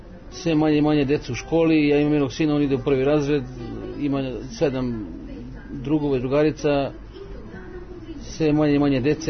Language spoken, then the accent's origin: Serbian; Pristina, Kosovo; now in Lipljan, Kosovo; Da, ovde sam rođen. Da. U Prištini sam rođen, ovde živim u Lipljanu.